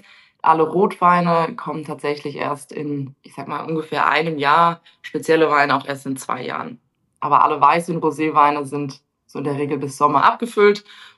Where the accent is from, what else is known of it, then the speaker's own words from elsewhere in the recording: Guntersblum, Rhineland-Palatinate, Germany; Also genau, ich komme aus Guntersblum. Das liegt in dem größten Weinanbaugebiet Deutschlands und zwar mitten in Rheinhessen.